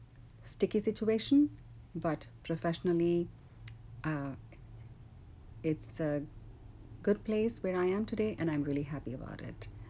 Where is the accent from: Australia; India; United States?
India; I grew up in India, and in India, almost everyone is religious. So in my family, we were all religious.